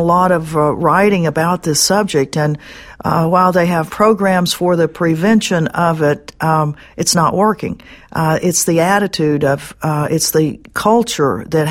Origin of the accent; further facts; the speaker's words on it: Arkansas, United States; Well, I grew up in Arkansas, and that was the reason I joined the Army. I wanted to get out of Arkansas